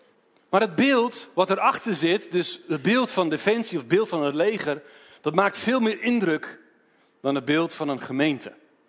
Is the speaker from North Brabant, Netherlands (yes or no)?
no; Doetinchem, Gelderland, Netherlands; Ik ben 43. Ik kom uit Doetinchem. Wij leiden daar mede een gemeente. Dat heet Leef Doetinchem.